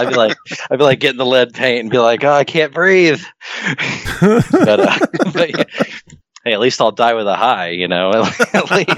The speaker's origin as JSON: {"language": "English", "region": "Midwest", "country": "United States", "said": "I come from the Midwest. I can wade in the snow, and this is nothing, you pansies."}